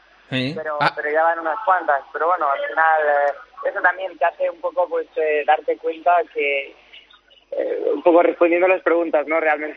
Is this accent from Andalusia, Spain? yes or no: no; Girona, Catalonia, Spain; now in Andorra; Yo vivía con mis padres en San Cugat y, bueno, yo soy de Gerona